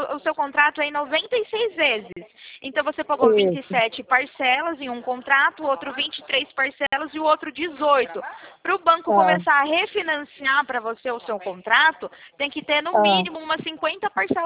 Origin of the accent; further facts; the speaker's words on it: Sorocaba, São Paulo, Brazil; Eu sou aqui do estado de São Paulo, da cidade de Sorocaba.